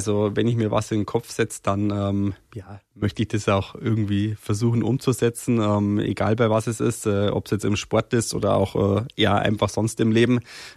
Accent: Berchtesgaden, Bavaria, Germany; accent: Bavarian; also born or lived in Sonneberg; Ich war 2 Jahre, wo wir nach Berchtesgaden gezogen sind. Ich bin eigentlich quasi hier aufgewachsen, in Bayern aufgewachsen. Ich kenne auch nichts anderes.

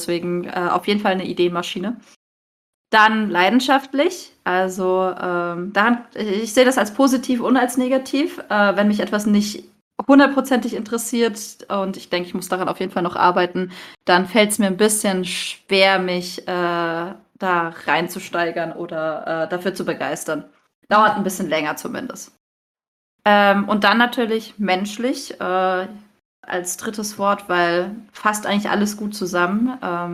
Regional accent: Freiburg, Baden-Württemberg, Germany; Ich komme übrigens aus Freiburg.

